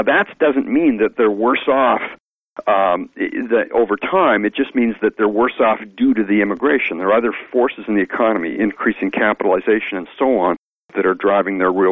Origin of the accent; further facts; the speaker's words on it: Canada; now in United States; Folks from India, folks from Canada, like me, I came from Canada, folks from Britain.